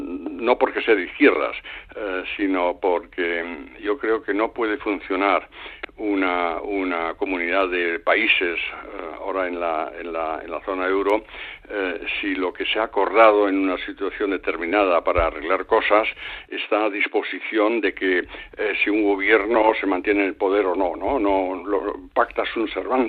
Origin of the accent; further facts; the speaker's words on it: Germany; yo como alemán y como contribuyente aquí en Alemania